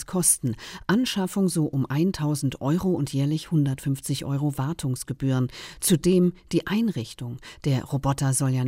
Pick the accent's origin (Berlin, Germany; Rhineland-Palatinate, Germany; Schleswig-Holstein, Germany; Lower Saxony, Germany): Rhineland-Palatinate, Germany; Mainz; Von Tirol über das schwedische Designlabor von Husqvarna geht es in meine Heimatstadt Mainz.